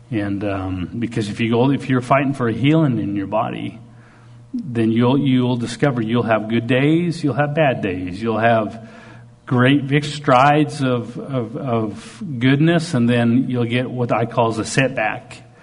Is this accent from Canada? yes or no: yes; Canada; I'm Canadian mostly